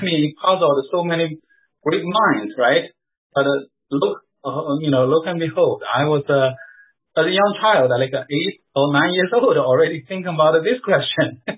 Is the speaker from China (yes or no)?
yes; China; English is a second language; moved away; I grew up in China during the Cultural Revolution, even near the end of it, but still, you know, the education in the schools was atheistic.